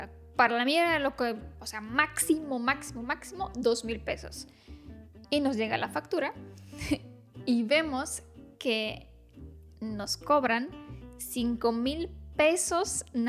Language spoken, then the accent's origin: Spanish; Romania; Spanish is a second language; now in Mexico; Y aunque soy rumana, como que no entiendo muy bien por qué lo hacen.